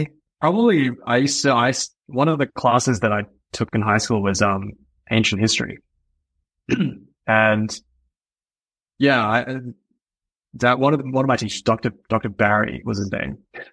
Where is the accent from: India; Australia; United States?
Australia; I grew up in Australia.